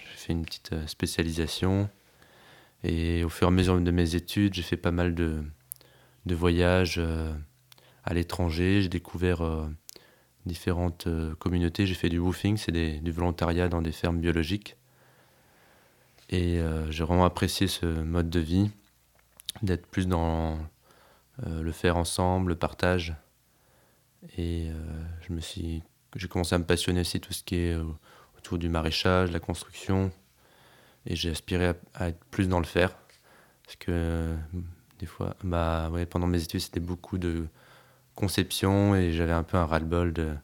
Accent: Grand Est, France; j'ai 27, ouais. Et je viens d'Alsace à l'origine.

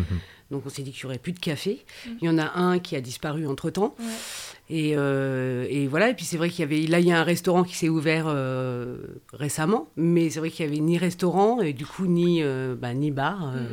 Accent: Centre-Val de Loire, France; now in Bazouges, France; ça fait une quinzaine d'années que j'habite à Bazouges. Je suis originaire de Eure-et-Loir, mais j'habitais en région parisienne, en banlieue parisienne. Et puis après, je suis venue m'installer à Bazouges.

